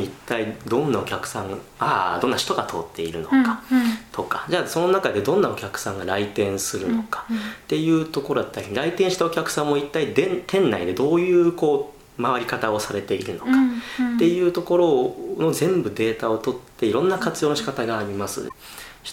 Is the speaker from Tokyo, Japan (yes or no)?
no; Mie, Japan; 僕の出身が三重県なんですけれども、つい先日帰省のついでにですね